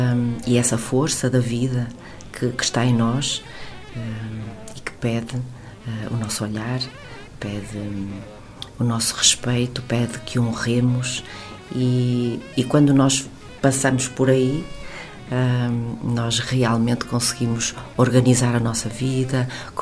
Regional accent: Porto, Portugal; also born or lived in France / Switzerland; eles regressaram ao Porto, a Portugal, e portanto foi onde eu cresci, onde eu estudei, e mais tarde eu fui para a Suíça a trabalho e fiquei, foram longos anos, ali na parte francesa da Suíça.

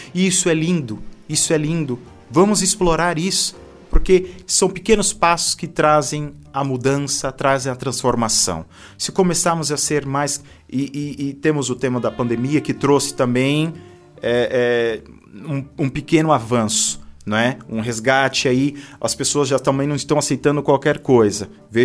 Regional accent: Brazil; now in Portugal; Eu não sou português, mas como brasileiro, como um país colônia, Tenho raízes portuguesas e é fenomenal. Estar no país me traz o resgate da minha ancestralidade.

